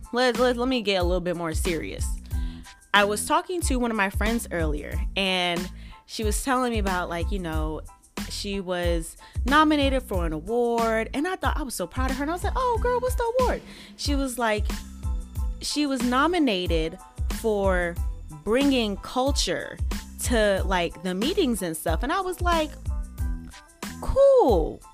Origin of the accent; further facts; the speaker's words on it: Atlanta, Georgia, United States; I have run into a plethora of people. I'd be like, oh, I'm from Atlanta.